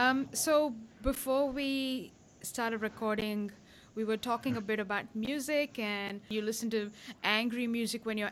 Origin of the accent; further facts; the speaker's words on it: India; accent: Indian; my Indian accent, which suddenly emerges when I'm talking to Indian people. And I think that a lot of my immigrant friends will understand this phenomenon. So anyway, I hope you enjoy my Indian accent.